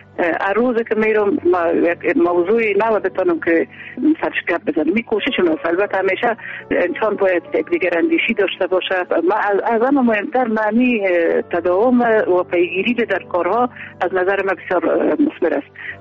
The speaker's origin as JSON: {"language": "Persian", "region": "Kandahar", "country": "Afghanistan", "also_born_or_lived": "Kabul", "moved": "yes", "said": "بعد از او ما از قندهار به کابل آمدیم"}